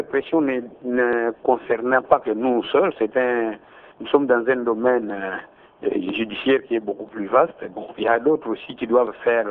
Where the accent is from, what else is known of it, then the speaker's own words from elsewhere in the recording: Kongo Central, DR Congo; Et pour le moment, chez nous, au Bas-Congo, nous avons le privilège de disposer du mini-laboratoire.